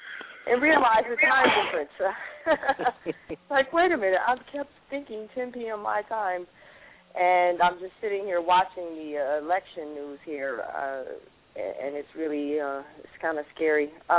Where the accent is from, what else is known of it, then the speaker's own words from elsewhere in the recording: Flint, Michigan, United States; or I am from Flint, Michigan. FLINT, as I affectionately call it, many of us.